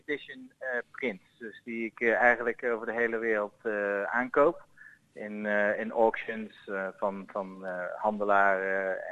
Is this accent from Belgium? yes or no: no; Netherlands; wij zijn natuurlijk opgevoed in Nederland, Eva en ik.